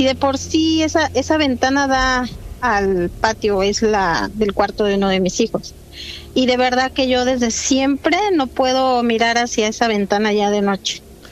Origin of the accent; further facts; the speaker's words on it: Mexico City, Mexico; moved away as an adult; now in Veracruz, Mexico; Yo soy de la Ciudad de México, pero me vine a vivir a Veracruz, y en el rancho de mi esposo, donde vivimos, hace como 11 años